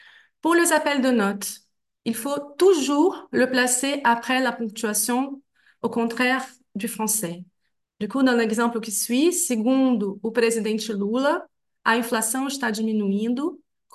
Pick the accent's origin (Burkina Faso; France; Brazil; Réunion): Brazil; first language Portuguese; French is a second language; ma langue maternelle est le portugais du Brésil et pas le brésilien.